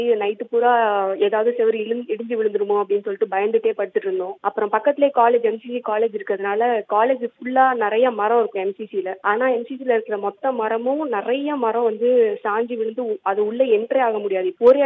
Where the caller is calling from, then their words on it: Tambaram, Tamil Nadu, India; நான் தாமரம்ல இருந்து பேசுறேன்.